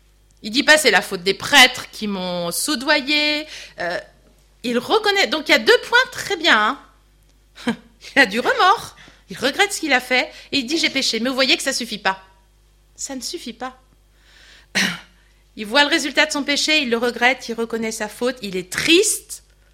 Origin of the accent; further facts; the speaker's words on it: Normandy, France; quand j'étais petite, mon père, je suis normande, mon père fabriquait son cidre.